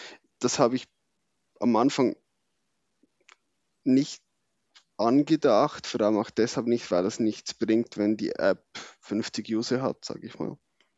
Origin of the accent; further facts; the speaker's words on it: Switzerland; Als Schweizer ist man doch auch ein bisschen französisch unterwegs.